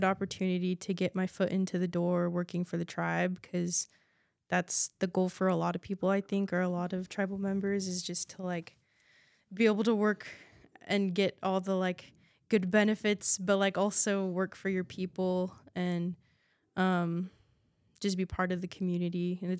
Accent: Chiloquin, Oregon, United States; Yes, I grew up in Chiloquin, went to elementary school.

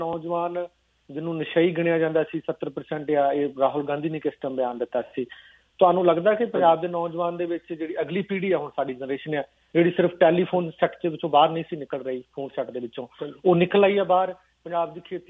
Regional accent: Punjab, India; now in Canada; ਮੇਰਾ ਪਿੰਡ ਅਜੇ ਸ਼ੀਨਾ ਕਰਮ ਸਿੰਘ ਆ ਆਪਣਾ ਅੰਮ੍ਰਿਤਸਰ ਡਿਸਟ੍ਰਿਕਟ ਦੇ ਵਿੱਚ, ਮੇਰਾ ਪਰਿਵਾਰ ਉੱਥੇ ਅਜੇ ਵੀ ਵਾਹੀ ਕਰਦਾ, ਤੇ ਮੈਂ ਖੁਦ ਖੇਤੀ ਨਾਲ ਜੁੜਿਆ

